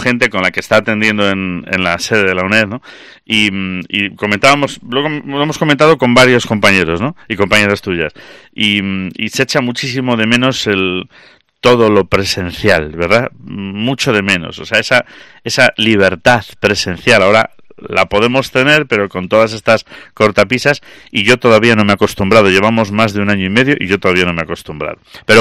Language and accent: Spanish; Spain; como los españoles somos genial... A mí me parece que somos un país y un pueblo genial.